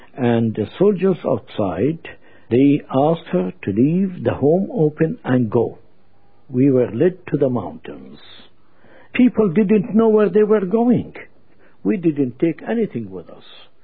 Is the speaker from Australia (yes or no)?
no; Lod, Central District, Israel; now in Ramallah, Palestine; My hometown where I was born, Lydda, Palestine, and now it's called Lydda, Israel. We were evicted of our home in 1948 when the Israelis took over my hometown, and we came here to Ramallah on the West Bank.